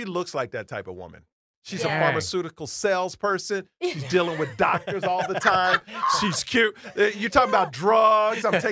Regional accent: Houston, Texas, United States; So I grew up in Houston, Texas, all like white people, right?

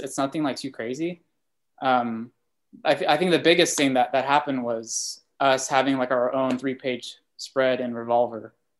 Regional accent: Visalia, California, United States; now in Sacramento, United States; I'm from Visalia, south of Fresno, but I moved to Sacramento a couple years ago.

